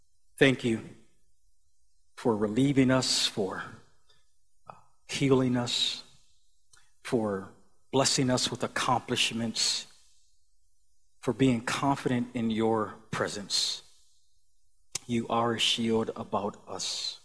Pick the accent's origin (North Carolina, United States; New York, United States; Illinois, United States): New York, United States; Buffalo; I grew up in Buffalo, New York.